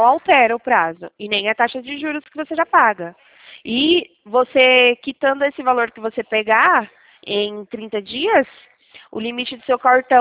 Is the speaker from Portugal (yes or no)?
no; Sorocaba, São Paulo, Brazil; E eu sou aqui de Sorocaba